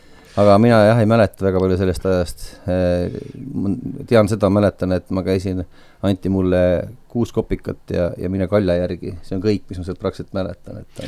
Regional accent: Kiviõli, Ida-Viru County, Estonia; born there; now in Paide, Estonia; Ei ole jah sündinud Paides, tegelikult ma olen sündinud Kiviõlis ja elanud seal 4 aastat.

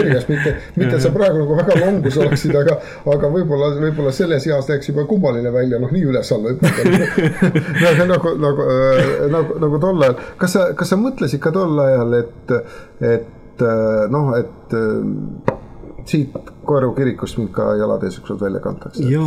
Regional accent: Viljandi County, Estonia; maakohtades, kus ma ise olen Viljandimaalt sedasi pärit

